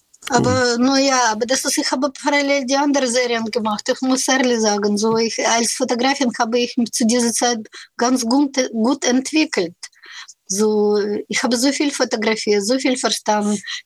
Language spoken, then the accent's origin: German; Kyiv, Ukraine; born there; German is a second language; Ich wurde in Kiew geboren